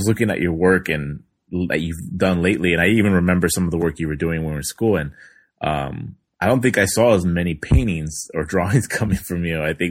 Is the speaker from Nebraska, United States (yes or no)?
no; California, United States; Oh yeah, I'm from San Diego County.